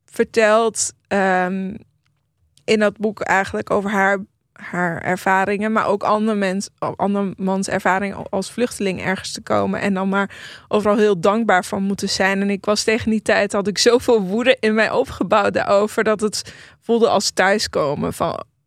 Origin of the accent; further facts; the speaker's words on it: Iran; toen ik in Iran boeken las, was dat niet iets wat bij me opkwam. Want dat was gewoon, ik was gewoon in mijn thuisland.